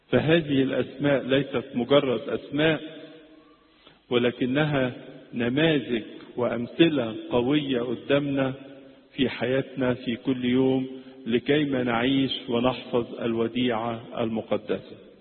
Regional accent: Egypt

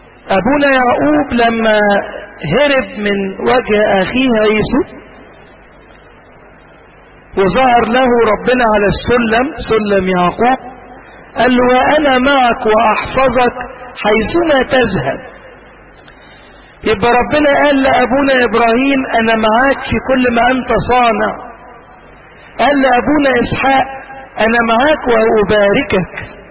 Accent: Asyut, Asyut Governorate, Egypt; حتى عندنا في اسيوط انا بسهر 4 ليالي غير الليلتين بتوع مصر

